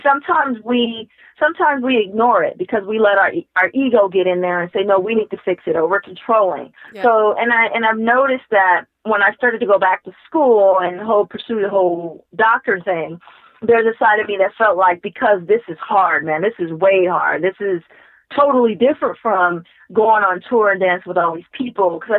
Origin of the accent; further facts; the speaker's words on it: Los Angeles, California, United States; You know, I grew up in South Central LA, and my mom wasn't educated, and it was just rough.